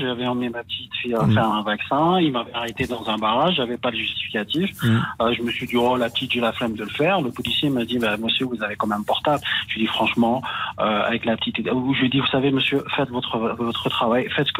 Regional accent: Algeria; je suis algérien.

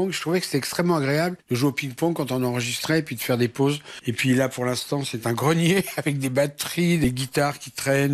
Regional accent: Nogent, France; c'est un coin que je connaissais très très bien, puisque j'ai été élevé, moi, à Nogent.

